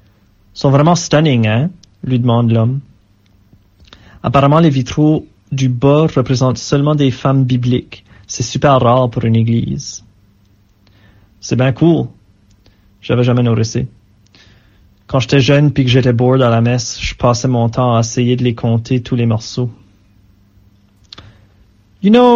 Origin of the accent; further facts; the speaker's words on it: Acadia, Canada; les œuvres franco-canadiennes circulent quand même bien chez nous en Acadie